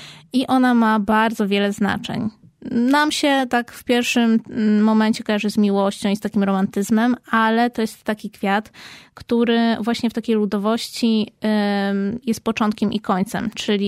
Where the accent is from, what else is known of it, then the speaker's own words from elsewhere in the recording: Kraków, Lesser Poland, Poland; born there; Tutaj się urodziliśmy w Nowej Hucie i to też jest nasze.